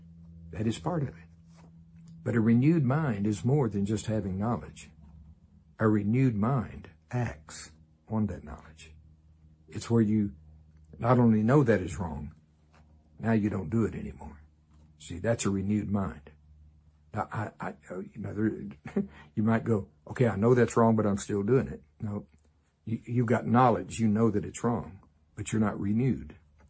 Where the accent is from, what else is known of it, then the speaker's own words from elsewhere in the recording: the South, United States; I'm from the South, you know, we not only believe in y'all, we believe in all y'all.